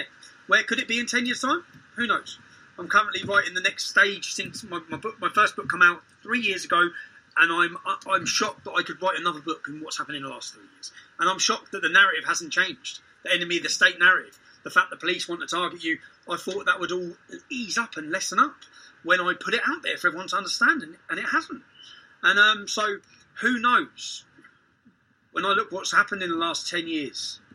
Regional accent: England, United Kingdom; I have a duty not just as a father, but as an Englishman.

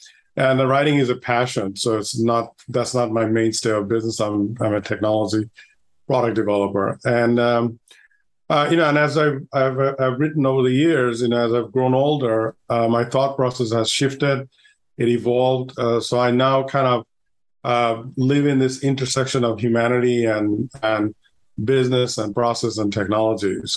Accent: Bangladesh; and I'm originally from Bangladesh.

